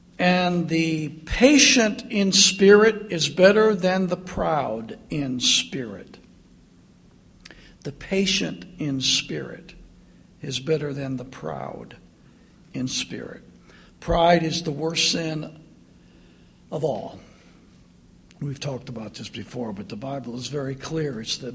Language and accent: English; Indiana, United States; moved away; Every year after I moved south, whenever my family and I would go back to my hometown in northern Indiana, when I hit the Indiana border coming out of Kentucky